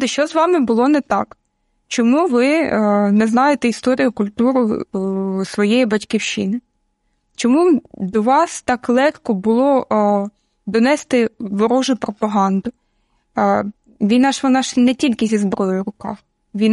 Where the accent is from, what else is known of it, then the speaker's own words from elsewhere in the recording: Donetsk Oblast, Ukraine; born there; Я народилася на Донеччині.